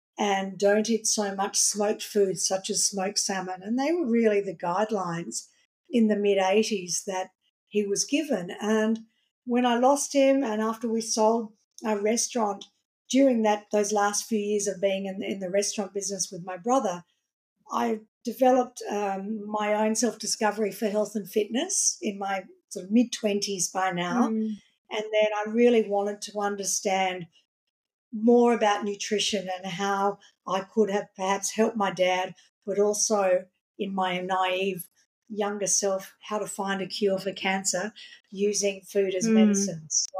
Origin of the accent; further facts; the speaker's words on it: Melbourne, Victoria, Australia; I had grown up in the restaurant business in Australia, in my hometown of Melbourne in the 1970s and 80s.